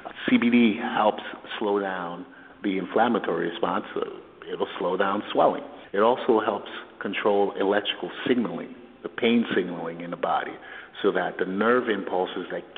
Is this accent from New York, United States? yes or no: yes; New York City, New York, United States; also born or lived in Port-au-Prince, Haiti; I'm from Port-au-Prince, Haiti, and I grew up in New York City during a rough time in the 70s and 80s in New York City.